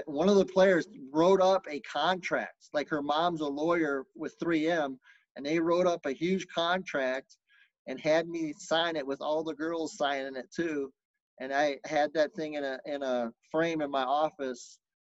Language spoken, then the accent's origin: English; Lubbock, Texas, United States; And I grew up, I was born in Lubbock, Texas. So I've always loved Texas Tech